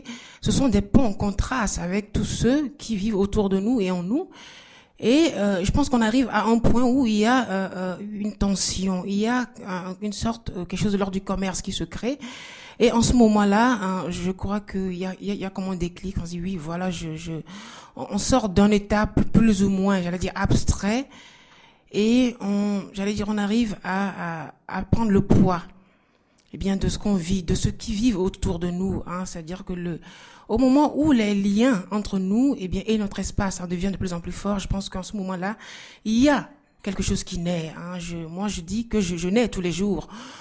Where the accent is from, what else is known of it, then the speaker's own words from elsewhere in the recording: Togo; Je suis née au Togo, j'ai grandi là.